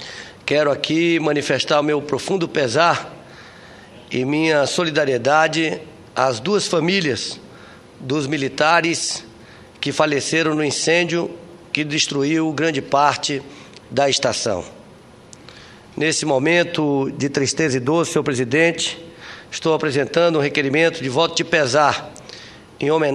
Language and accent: Portuguese; Brazil; orgulhoso, como brasileiro